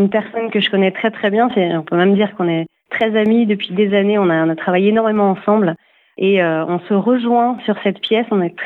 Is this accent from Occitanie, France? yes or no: yes; Toulouse, Occitanie, France; je suis comédienne, je suis toulousaine